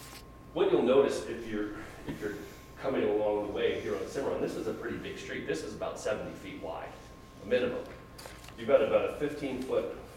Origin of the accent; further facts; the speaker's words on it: Ireland; and I'm Irish, my wife is Scottish.